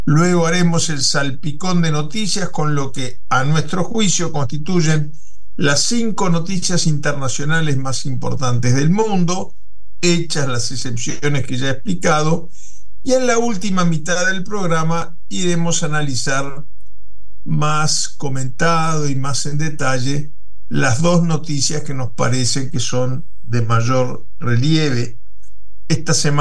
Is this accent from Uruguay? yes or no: yes; Uruguay; Sería una impertinencia de mi parte, como uruguayo, opinando en Argentina desde una radio argentina, introducir este tema.